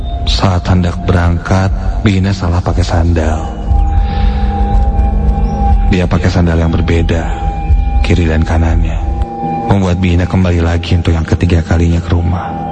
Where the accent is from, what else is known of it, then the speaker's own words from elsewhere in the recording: Bandung, West Java, Indonesia; born there; jadi aku lahir di Bandung. Ketika berumur 3 bulan, orang tuaku harus pindah